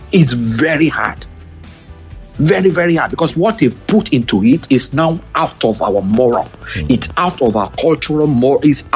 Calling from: United Kingdom; I'm calling from the UK.

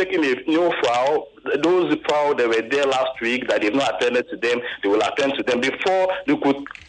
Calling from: Lagos, Nigeria; I'm calling from Lagos.

